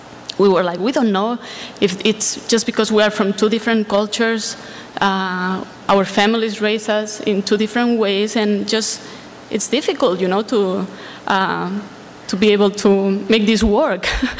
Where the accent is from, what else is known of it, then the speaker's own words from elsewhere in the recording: Spain; English is a second language; I'm from Spain. So we met in a mission conference, and we have been living in Spain for the last 10 years of our lives.